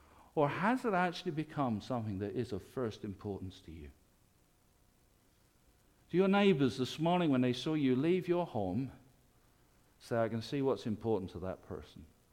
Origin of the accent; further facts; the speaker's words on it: the north of England, United Kingdom; I'm coming from the North England